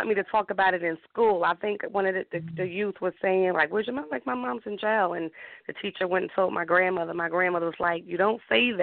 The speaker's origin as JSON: {"language": "English", "town": "Newark", "region": "New Jersey", "country": "United States", "tie": "born or raised there", "said": "I grew up in Newark, New Jersey. I was raised by my mother to the age of 7 1/2."}